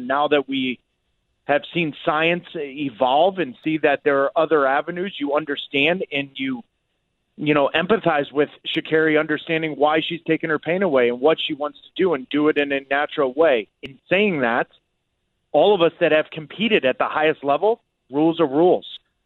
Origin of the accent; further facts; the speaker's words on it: United States; Now, from the American point of view, and obviously born and raised in the United States, I understand that perspective